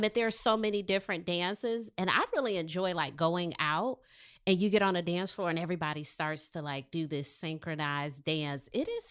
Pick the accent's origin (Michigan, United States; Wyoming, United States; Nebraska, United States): Michigan, United States; Detroit; I'm from Detroit, so Chicago, Detroit, we're like cousins. Detroit has all sorts of line dances and ballrooms.